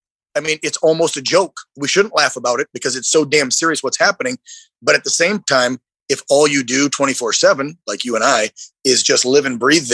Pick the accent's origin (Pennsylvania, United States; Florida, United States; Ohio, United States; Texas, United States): Ohio, United States; Look, do you remember just a few weeks back when the lightning hit in Toledo, Ohio, near my hometown, that George Floyd memorial?